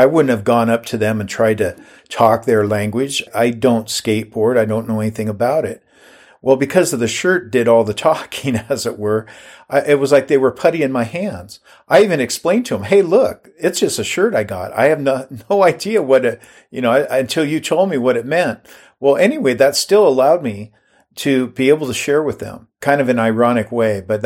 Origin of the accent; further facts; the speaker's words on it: Everett, United States; I was witnessing in my hometown, downtown Everett